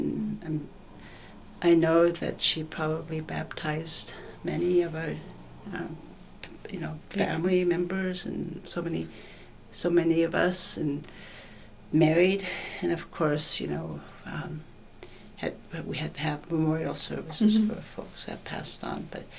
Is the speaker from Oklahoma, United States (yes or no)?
no; Savoonga, Alaska, United States; born and raised in Savonga